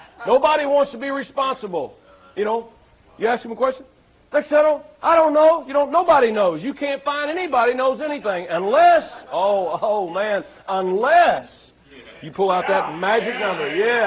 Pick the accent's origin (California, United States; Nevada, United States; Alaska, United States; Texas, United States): Texas, United States; I'm originally from Texas. Those, you know, a lot of places in Texas, they carry a gun on the rack.